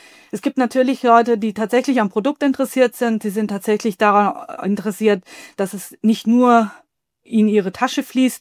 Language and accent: German; Baden-Württemberg, Germany; Ich komme aus der Region, ursprünglich mal aus dem Schwabenland, da sind ja sehr viele Mittelständler zu Hause.